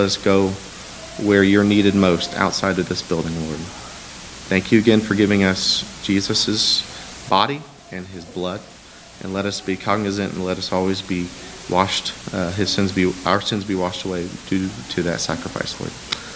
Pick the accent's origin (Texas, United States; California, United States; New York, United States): Texas, United States; because we grew up in Texas. We are Texans, but now we're West Virginians.